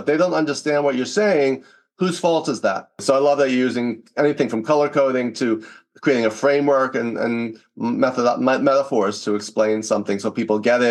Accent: New York, United States; now in Los Angeles, United States; So I grew up in New York and I worked in advertising for a year. But then I moved to LA and Hollywood, and I worked in a number of different jobs in TV production, casting.

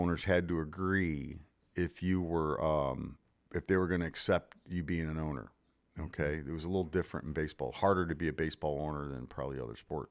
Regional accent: Chicago, Illinois, United States; Since I was a kid, I grew up in Chicago, by the way, if you're listening for the first time.

